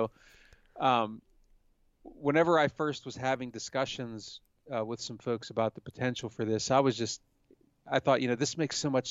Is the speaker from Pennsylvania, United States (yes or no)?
yes; Pennsylvania, United States; I know, actually, growing up in Pennsylvania, and I know you've had the same thing in Michigan.